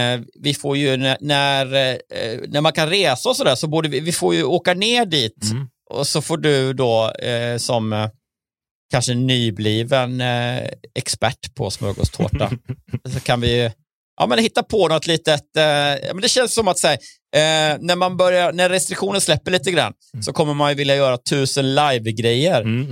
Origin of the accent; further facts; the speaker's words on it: Kalmar, Kalmar County, Sweden; att jag är från Kalmar